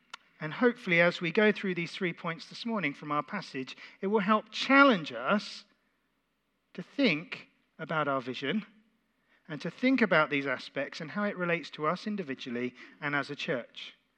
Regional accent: South East England, United Kingdom; There's a big one near where I was brought up in the New Forest.

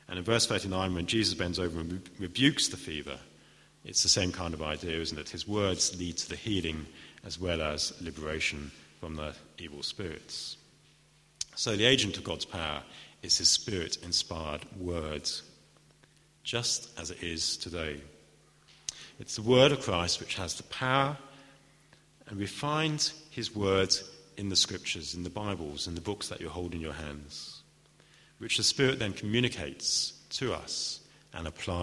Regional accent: England, United Kingdom; I don't know if we want to go that far. We're English, after all.

